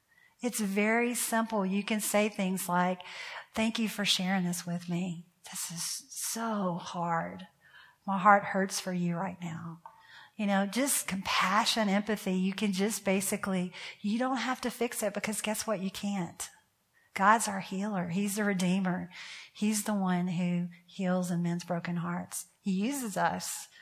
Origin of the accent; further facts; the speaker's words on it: United States; also born or lived in Portland; now in New Orleans, United States; I'm in New Orleans, but I grew up in the Bible Belt.